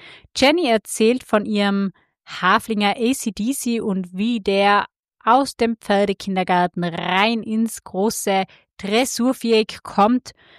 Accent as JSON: {"language": "German", "region": "Tyrol", "country": "Austria", "said": "sagt man bei uns in Tirol"}